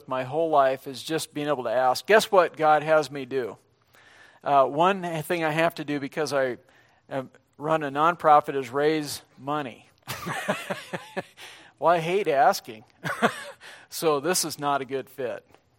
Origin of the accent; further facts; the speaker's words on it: Montana, United States; I was raised in Montana, and so we come from very self-reliant stock.